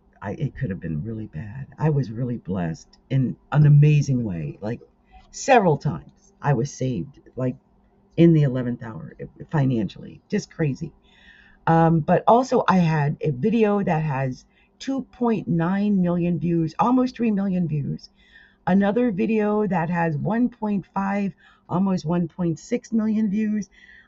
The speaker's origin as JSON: {"language": "English", "region": "New Jersey", "country": "United States", "accent": "Jersey", "said": "And I'm sorry I talk the way I do, but I'm from Jersey. Okay? I'm from Jersey. And what you're hearing is Jersey."}